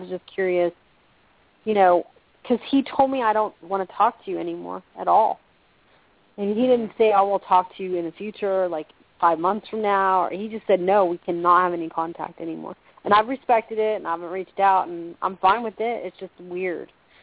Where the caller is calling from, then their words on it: Florida, United States; from Florida.